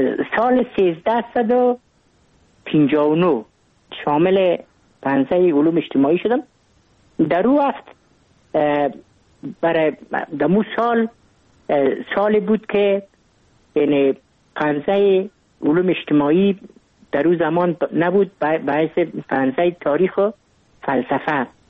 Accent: Kabul, Afghanistan; ما متولد کابل هستم، در نایی اول کابل تولد شدیم.

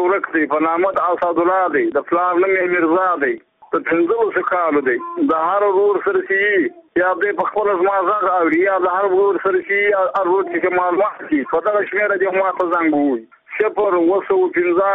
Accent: Badghis, Afghanistan; زه په خپله د بادغیس ولایت یم د مقر د ولسوالۍ یم او د اندړو د کلي یم.

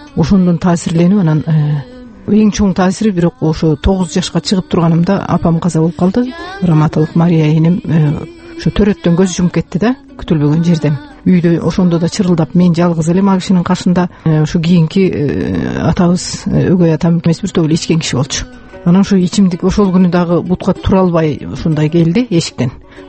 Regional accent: Orto Ooz, Batken Region, Kyrgyzstan; ушу Баткендин Орто Ооз деген айылында өткөн балалыгым. Биринчи класстан алтынчы класска чейин ушул жерде окуганмын.

